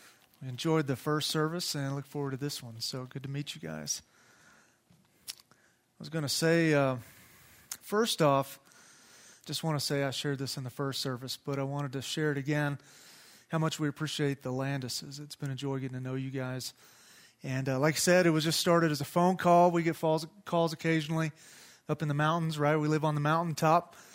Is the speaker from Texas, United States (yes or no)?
yes; Cisco, Texas, United States; I was born and raised in Cisco, Texas